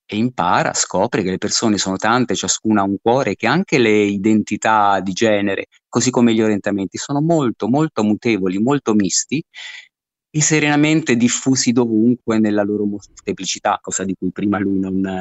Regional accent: Perugia, Umbria, Italy; born there; now in Rome, Italy; Io sono perugino di nascita, però vivo a Roma da metà della mia vita.

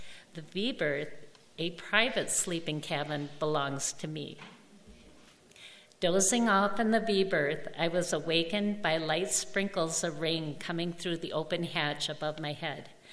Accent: Washburn, Wisconsin, United States; from Washburn.

